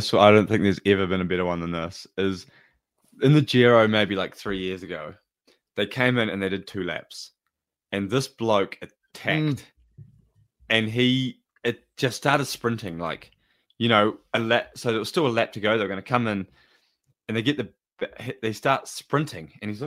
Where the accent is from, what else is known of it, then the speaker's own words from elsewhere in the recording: Chania, Crete, Greece; finishes in Chania, which is actually like my hometown, which is crazy. This is a little island in Crete. My grandma was born there. We're from there. Got cousins, everything there.